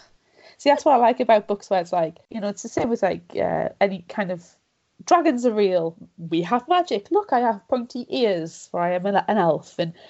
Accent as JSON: {"language": "English", "country": "United Kingdom", "said": "because I'm British."}